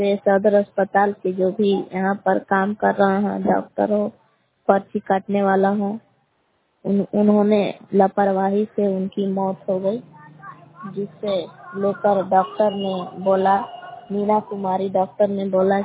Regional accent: Belaon, Bihar, India; ग्राम बेलाव जिला कैमूर बाबूगांव की निवासी हूँ।

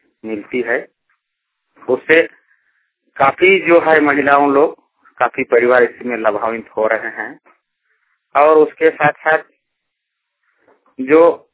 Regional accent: Chakulia, Jharkhand, India; गांव चकुलिया, मुसाबनी प्रखंड, जिला पूर्वी सिंहभूम का रहने वाला हूं।

